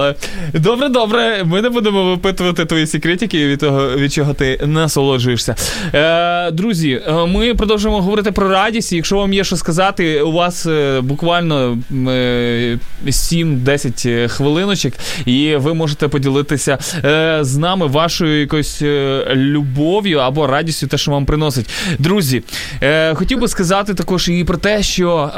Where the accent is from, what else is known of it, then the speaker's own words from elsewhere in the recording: Zhytomyr, Zhytomyr Oblast, Ukraine; А я з Житомира